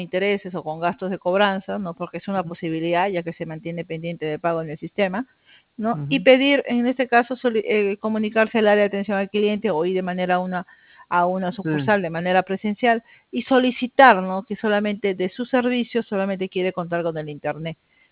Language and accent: Spanish; Peru; No, soy peruana.